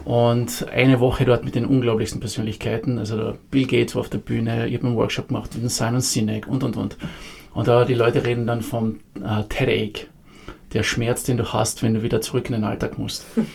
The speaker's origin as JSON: {"language": "German", "region": "Carinthia", "country": "Austria", "tie": "born or raised there", "also_born_or_lived": "Vienna", "said": "grundsätzlich bin ich Kärntner, bin in Kärnten aufgewachsen, da studiert"}